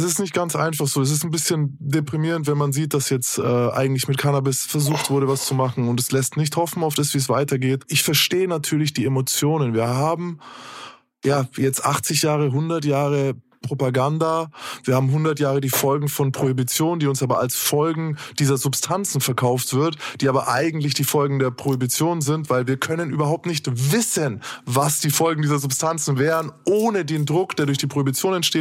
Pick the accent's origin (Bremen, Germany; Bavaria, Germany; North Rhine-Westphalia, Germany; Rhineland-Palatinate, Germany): Bavaria, Germany; Nuremberg; in meiner Heimatstadt Nürnberg?